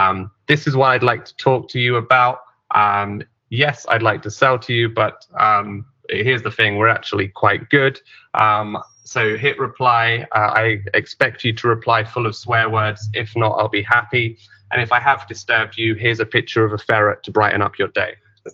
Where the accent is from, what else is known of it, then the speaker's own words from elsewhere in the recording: England, United Kingdom; And as an English person who's been obsessed with America my whole life, you know, that's the way I see it.